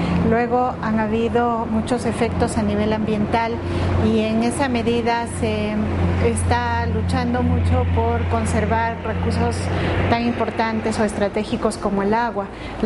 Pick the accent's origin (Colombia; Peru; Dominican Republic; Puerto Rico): Peru; soy de Perú